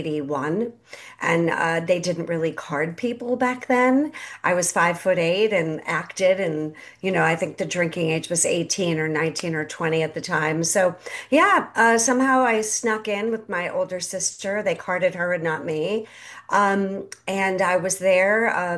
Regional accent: Boston, Massachusetts, United States; also born or lived in Belize; now in Atlanta, United States; Well, I'm originally from Boston. Then I lived in Belize for 3 years, but now I call Atlanta home.

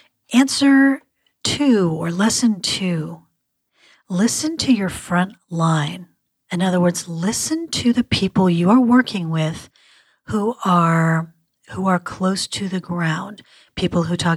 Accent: United States; in my culture as an American, that statement is challenging for some people.

